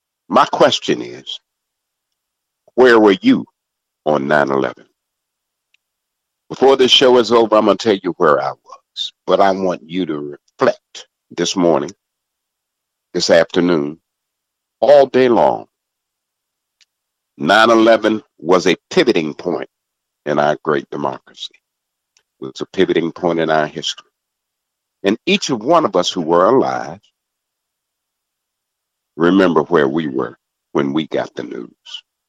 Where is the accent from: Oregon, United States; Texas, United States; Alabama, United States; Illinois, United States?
Alabama, United States; Huntsville; also born or lived in California, United States; Of course, I lived in California, so I had Fort Ord. And I was raised in Huntsville, Alabama, Redstone Arsenal.